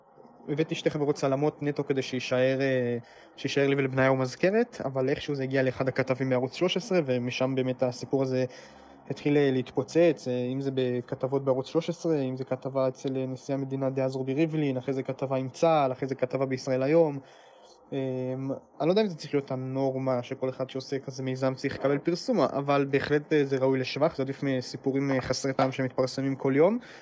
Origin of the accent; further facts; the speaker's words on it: Efrat, Judea and Samaria Area, Israel; now in Herzliya, Israel; אני בן 25, אני גר בהרצליה, אני לומד במרכז הבינתחומי, במקור אני מאפרת.